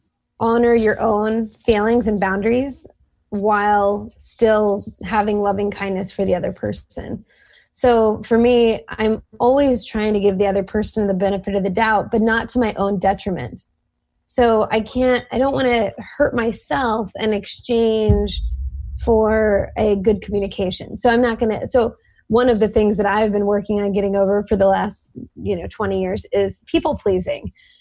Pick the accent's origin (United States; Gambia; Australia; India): United States; the South; I grew up in the South personally